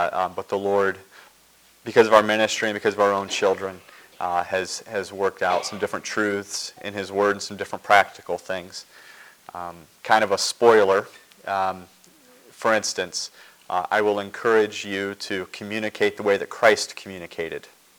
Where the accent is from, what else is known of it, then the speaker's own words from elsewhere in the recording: Ohio, United States; I grew up in Ohio, but in Huron County, and I've seen the word Huron around here a lot.